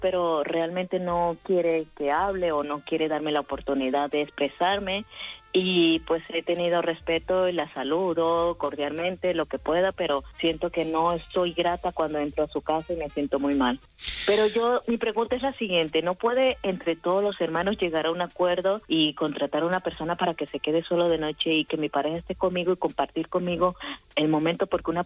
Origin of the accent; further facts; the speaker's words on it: Colombia; now in Spain; yo soy colombiana.